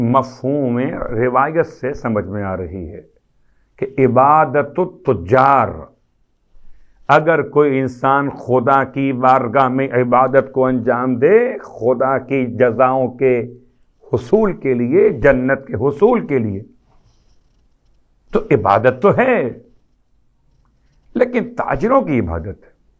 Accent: Karachi, Sindh, Pakistan; میرا تعلق اس شہر سے ہے, اس ملک سے ہے, پاکستان سے میرا تعلق, اور پاکستان کے شہر کراچی سے میرا تعلق

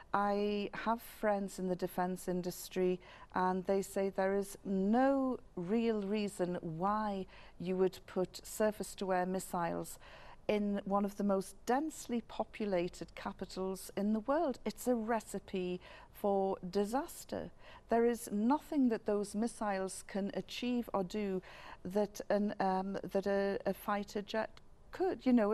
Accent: United Kingdom; as a British person

